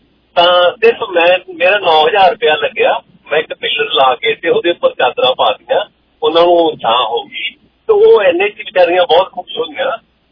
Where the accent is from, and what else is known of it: Punjab, India; born or raised there